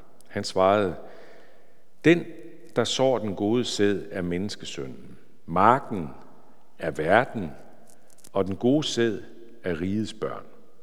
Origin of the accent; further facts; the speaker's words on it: Hirtshals, North Denmark Region, Denmark; jeg voksede op i Hirtshals Missionshus.